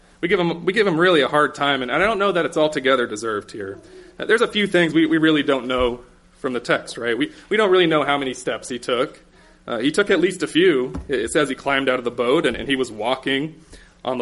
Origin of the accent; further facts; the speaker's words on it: the South, United States; Well, growing up in the South, there's a couple things when driving we don't really worry about.